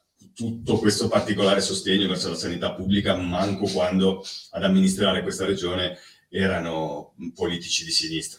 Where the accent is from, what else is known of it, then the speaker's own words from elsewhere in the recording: Genoa, Liguria, Italy; io abito in Val Varena, non è grandinato, quindi da buon genovese ti dico